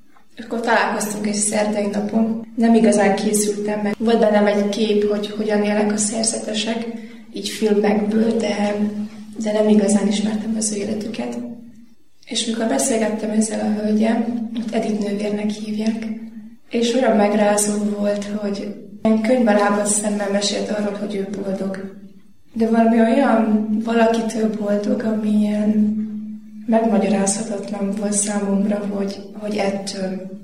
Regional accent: Great Hungarian Plain, Hungary; A családunk harmadik gyermekeként születtem, és én vagyok a legkisebb. Az Alföldön egy kis faluban nőttem föl.

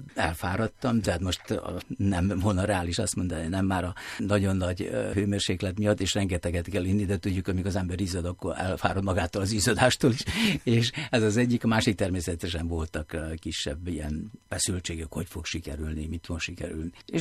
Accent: Vojvodina, Serbia; én pedig délvidéki magyar vagyok, szerbiai magyar

